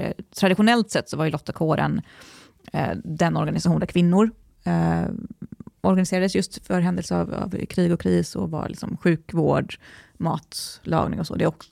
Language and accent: Swedish; Västerås, Västmanland County, Sweden; born there; Jag är född i Västerås.